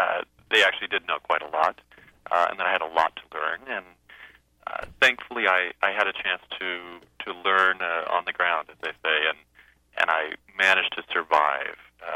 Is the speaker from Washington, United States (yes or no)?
yes; Seattle, Washington, United States; born there; I was born in Seattle, and I'd never been here.